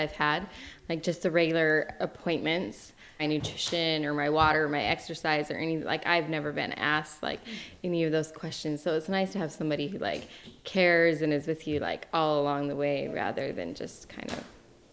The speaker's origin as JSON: {"language": "English", "region": "North Carolina", "country": "United States", "tie": "born or raised there", "said": "But I would love for it to be legal in North Carolina. I've always wanted to practice in my home state."}